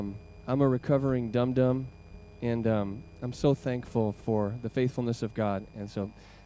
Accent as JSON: {"language": "English", "town": "Windsor", "region": "Ontario", "country": "Canada", "tie": "born or raised there", "said": "Growing up in Windsor, it's funny, none of us were Detroit Lions fans."}